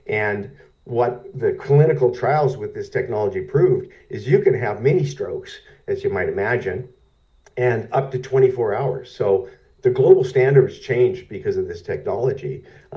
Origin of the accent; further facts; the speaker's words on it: Canada; moved away; I grew up in Canada and my family's in Vancouver now.